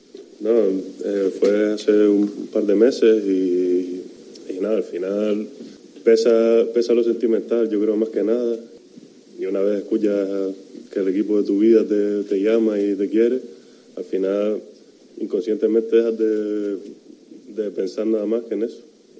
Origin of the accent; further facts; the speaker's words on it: Canary Islands, Spain; Como gran canario